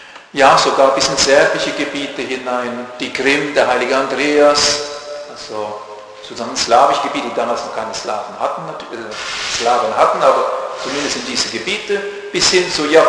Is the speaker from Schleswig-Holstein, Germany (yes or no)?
no; Rhineland-Palatinate, Germany; Meine Heimat war schon also im Römischen Reich christlich geworden. Ich bin ja nicht so weit von Trier weg.